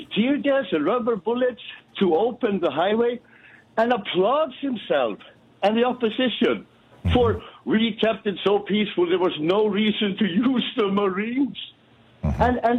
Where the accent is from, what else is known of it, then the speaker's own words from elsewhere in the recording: Iceland; now in Malta; No, I'm calling from Malta, but I'm Icelandic.